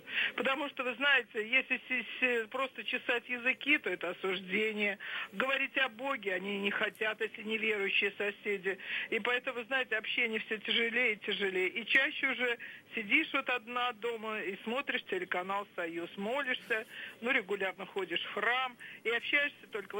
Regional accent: Penza, Penza Oblast, Russia; из Пензы.

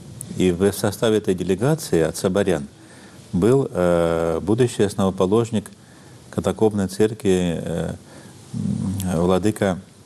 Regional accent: Luhansk Oblast, Ukraine; я из Донбасса родом, у нас единственный храм на Луганщине, это поселок Городищ, вот, Успенский храм.

